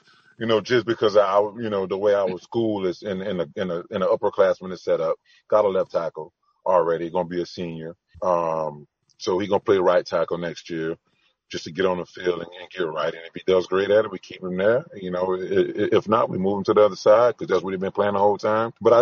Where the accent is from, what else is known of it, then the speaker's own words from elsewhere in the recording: Louisiana, United States; But I'm more of a game person, you know, myself. I'm from Louisiana. I eat real wildlife